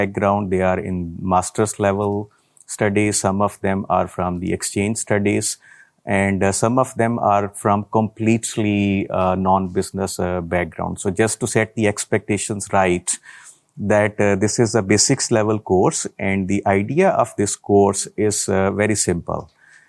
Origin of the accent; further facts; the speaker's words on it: Pakistan; English is a second language; also born or lived in Finland; I'm from Pakistan. I came to Finland back in 2010 for my master's degrees in international business that I did from University of Turku.